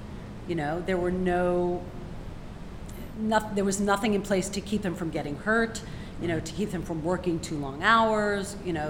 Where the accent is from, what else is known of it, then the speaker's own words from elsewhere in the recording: New York, United States; I come from New York.